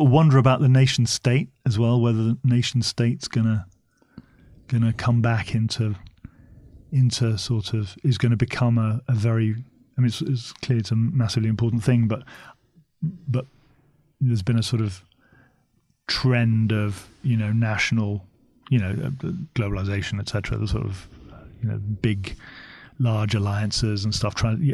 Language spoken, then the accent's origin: English; London, United Kingdom; I'm a Londoner